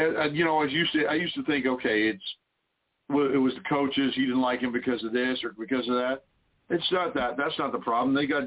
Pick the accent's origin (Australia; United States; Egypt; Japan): United States; California; I'm born and raised in East Bay, grew up with them.